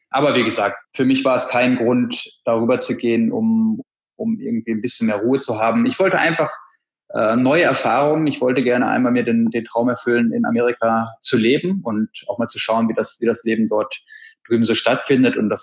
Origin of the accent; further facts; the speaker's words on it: Bad Oeynhausen, North Rhine-Westphalia, Germany; also born or lived in Berlin / Chicago; ich komme aus Bad Oeynhaus, einer kleinen Stadt